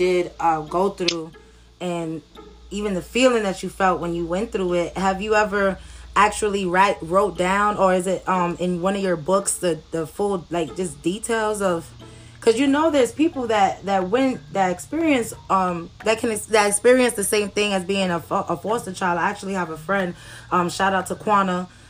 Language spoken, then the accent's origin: English; Brownsville, New York, United States; I grew up in Brownsville, and you know, Brownsville, as you know, is not really a beautiful neighborhood.